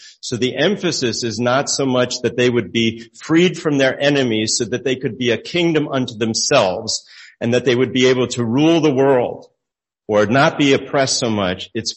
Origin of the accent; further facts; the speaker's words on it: Glen Ridge, New Jersey, United States; In the moment in my room growing up in Glen Ridge, New Jersey